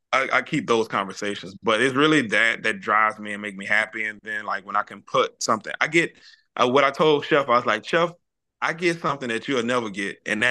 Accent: Baton Rouge, Louisiana, United States; It's crazy because like I'm from Baton Rouge, so we have our rap and hip hop music is like jigging music

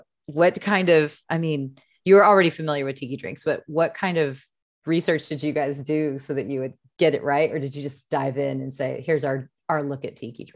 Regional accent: San Diego, California, United States; And again, I'm from San Diego, which kind of started that whole thing.

